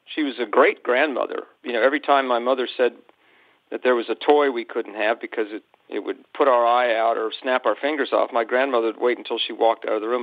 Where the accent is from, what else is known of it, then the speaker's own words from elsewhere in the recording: New York, United States; Born and raised in New York.